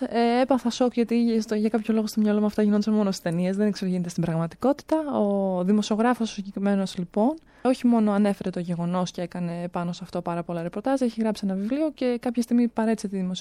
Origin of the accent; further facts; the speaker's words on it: Menidi, Attica, Greece; μεγάλωσα στο Μενίδη. Σε μια, δεν θα έλεγα κακή περιοχή πολύ, αλλά μια περιοχή η οποία δεν θυμίζεται για τις καλές επιλογές που μπορείς να κάνεις.